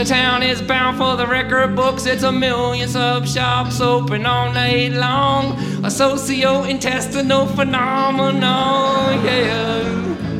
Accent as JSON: {"language": "English", "town": "Lynn", "region": "Massachusetts", "country": "United States", "said": "I'm from Lynn, what can I say? People from Lynn just act this way. I don't talk slick like I'm from Nahant."}